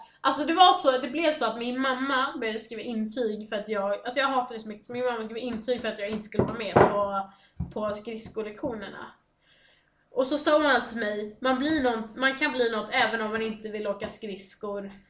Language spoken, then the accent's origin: Swedish; Västra Götaland County, Sweden; accent: Västgötska; ju äldre jag blir desto mer västgötska pratar jag.